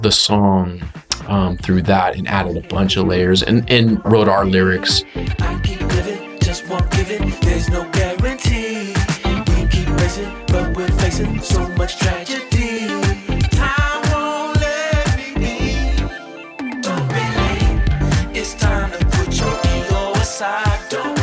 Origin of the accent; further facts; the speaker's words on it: California, United States; So I grew up in the Bay Area and my dad was super into